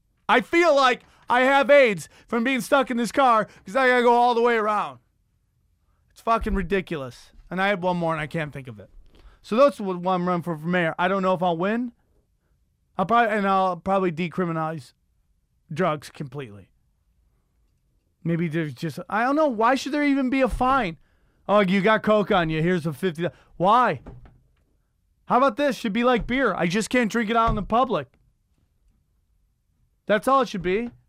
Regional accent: Cortland, New York, United States; now in Los Angeles, United States; I've taken people from my hometown, Cortland, New York, who've come out to see me, and they want to take pictures of the traffic.

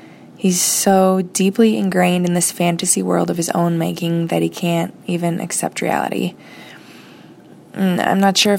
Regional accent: United States; from the United States.

